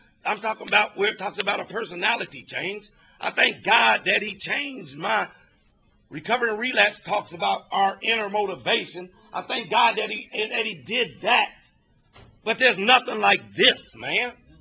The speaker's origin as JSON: {"language": "English", "region": "Ohio", "country": "United States", "said": "I'm from the Midwest, from Ohio, right?"}